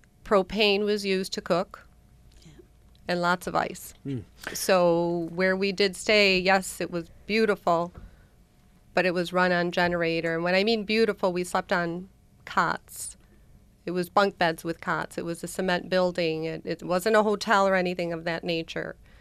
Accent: Rochester, New York, United States; And it's so because I was raised in Rochester, New York, so for even me to go to Puerto Rico and speak Spanish, they know where I'm from.

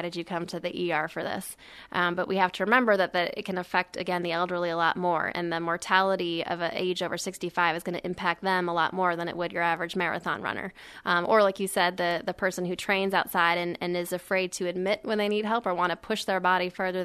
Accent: Chicago, Illinois, United States; moved away; They are, and I'm from Chicago myself, and it did take a little bit of adjustment coming here in August

